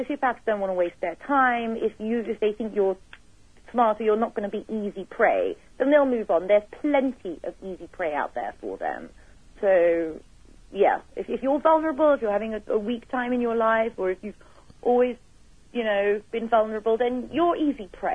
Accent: London, United Kingdom; now in United States; I'm actually from England.

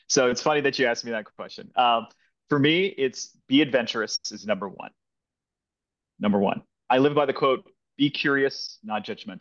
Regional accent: Kansas City, Missouri, United States; also born or lived in India; So growing up, I grew up in Kansas City when I was

